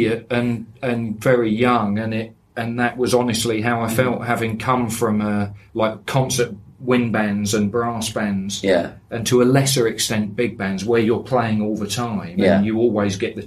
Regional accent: Toddington, East of England, United Kingdom; I grew up in Toddington, which is just off the M1, where the service station is

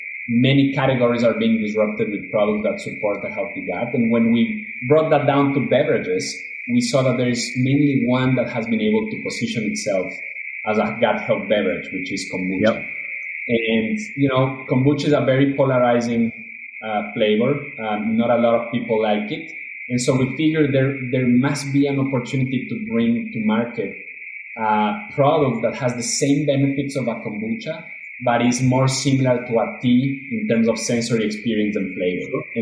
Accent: Ecuador; English is a second language; moved away as an adult; now in Boston, United States; I'm originally from Ecuador, as you may have noticed from my accent. I've been in and out the country for the past, you know, 15 years, but in 2016, I moved to Boston to pursue my MBA. So I went to Babson College.

